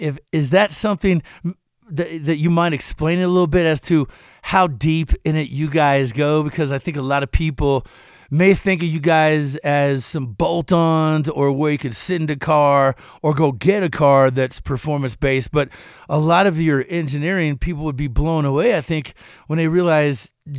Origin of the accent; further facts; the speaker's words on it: Kentucky, United States; I grew up in Kentucky, Kings Island, the beast.